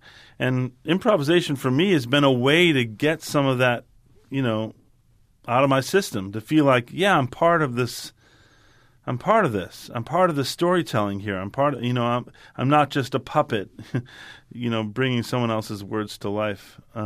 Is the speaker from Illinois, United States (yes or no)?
yes; Chicago, Illinois, United States; I grew up in Chicago. I went to an acting school called the Theater School at DePaul University